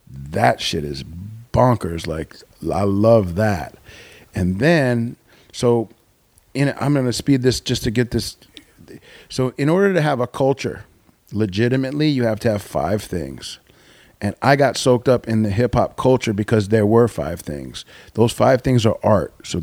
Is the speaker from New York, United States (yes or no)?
yes; Brooklyn, New York, United States; now in California, United States; But I'm from Brooklyn. My mother, like I said, she grew up dancing at the Peppermint Lounge, and her Motown record collection is biggest one, in the neighborhood.